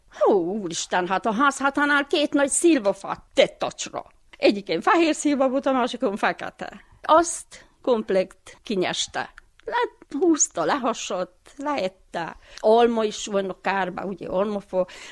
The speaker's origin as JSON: {"language": "Hungarian", "town": "Verebes", "region": "Mureș County", "country": "Romania", "tie": "born or raised there", "said": "Verebesbe születtem, 1949. december 18."}